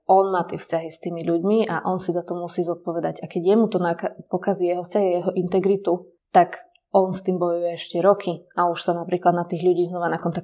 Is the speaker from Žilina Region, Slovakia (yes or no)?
no; Trebišov, Košice Region, Slovakia; Ja totiž to sama pochádzam z Trebišova, z východu. Mm-hmm. Tam je moje zázemie. Celá moja rodina tam žije